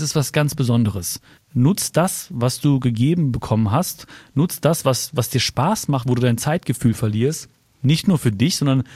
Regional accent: Hagen, North Rhine-Westphalia, Germany; born there; Weißt du, wo ich geboren bin? Ja. In Hagen-Haspe. Nein. Ja, im Heilig-Geist-Hospital in Hagen-Haspe.

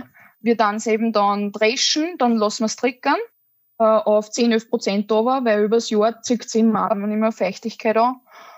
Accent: Lower Austria, Austria; Das Klima verändert sich auch bei uns im Waldviertel, muss man ganz ehrlich sagen.

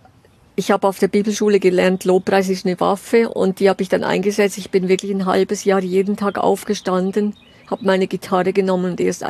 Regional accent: Switzerland; als Schweizerin, Berlin ist ja schon echt als Landei schon der absolute Hammer

